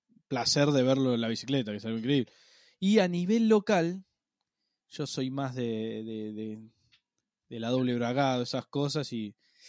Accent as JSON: {"language": "Spanish", "country": "Argentina", "said": "Bueno, nosotros somos argentinos."}